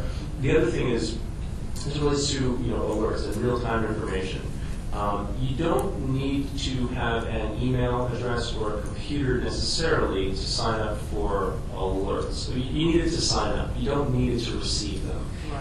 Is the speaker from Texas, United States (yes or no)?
no; New York, United States; I mean, I come from the New York area.